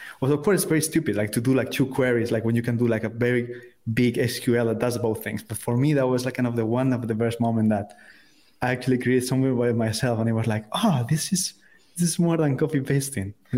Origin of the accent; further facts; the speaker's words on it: Valladolid, Castile and León, Spain; English is a second language; as you well said. I'm from Spain. I'm from a small city called Valladolid.